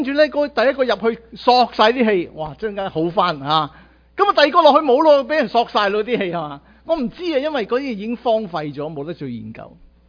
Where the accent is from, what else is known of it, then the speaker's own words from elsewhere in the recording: China; 我哋中国人大把道理。